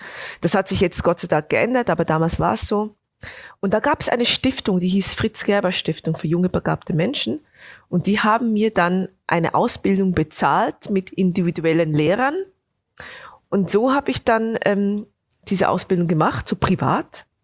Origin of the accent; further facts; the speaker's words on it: Bern, Switzerland; also ich komme aus dem Berner Oberland, also aus den Bergen